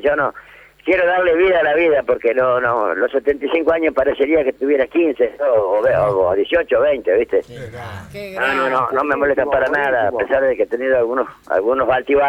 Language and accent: Spanish; Paraná, Entre Ríos, Argentina; de Paraná, chao.